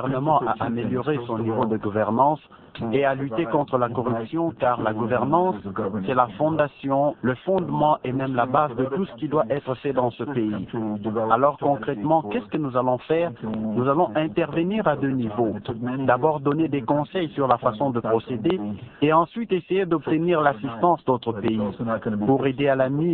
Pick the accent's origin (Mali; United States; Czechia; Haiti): United States; French is a second language; Même aux États-Unis, mon pays d'origine, la corruption continue d'exister